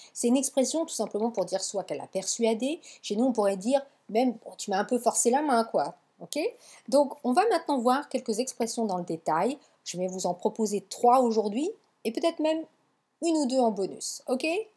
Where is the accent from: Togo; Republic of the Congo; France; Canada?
France; Hauts-de-France; Chez moi dans le Nord, on dirait « il pleut à drache », mais bon.